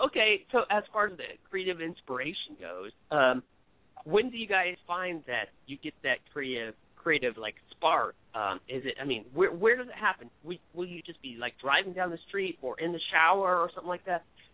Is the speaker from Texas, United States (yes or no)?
no; Ohio, United States; I'm from Ohio, so I'm right there next to Indiana.